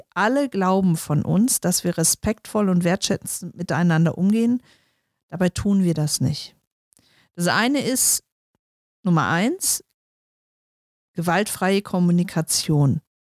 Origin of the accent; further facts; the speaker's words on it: North Rhine-Westphalia, Germany; wie man bei uns im Ruhrpott sagt.